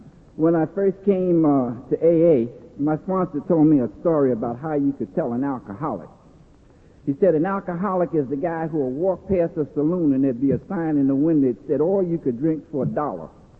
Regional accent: New York, United States; So when I grew up in Spanish Harlem, I didn't have a lot of the things that we learn here

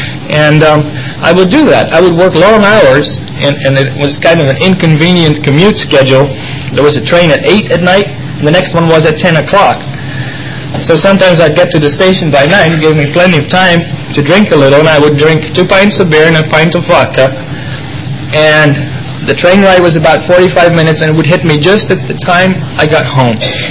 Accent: Netherlands; now in United States; Since I grew up in Holland, and we had more alcohol in the beer, and we drank more beer

